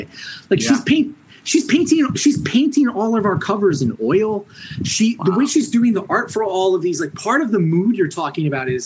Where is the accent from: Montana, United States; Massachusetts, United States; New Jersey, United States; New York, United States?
New York, United States; Orange County, New York.